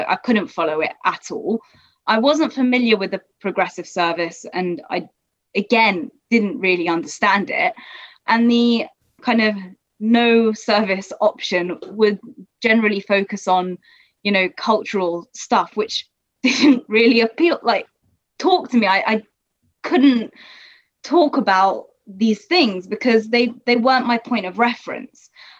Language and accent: English; London, United Kingdom; I didn't go to a Jewish school. I grew up in South London, so I didn't grow up with a Jewish in the Jewish North London Jewish community.